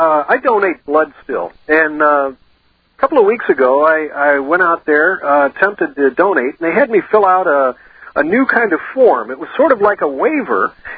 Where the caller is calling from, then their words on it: San Francisco, California, United States; San Francisco, yeah. Yeah, greetings.